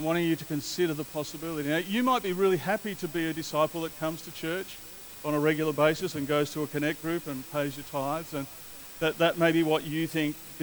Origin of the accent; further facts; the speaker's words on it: Australia; born there; I'm an Australian by birth. I love the people of my nation. I love Australia.